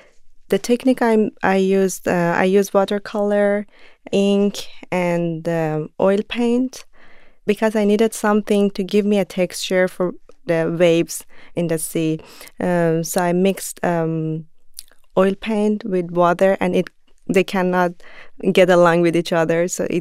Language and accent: English; Khorramshahr, Khuzestan, Iran; English is a second language; in those days Iraq attacked my hometown Khorramshahr in Iran